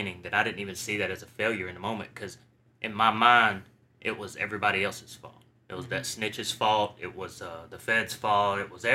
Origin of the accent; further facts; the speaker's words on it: Athens, Alabama, United States; I'm from there, smaller town, Huntsville. It's the big city close to where I'm from. Athens is the small town.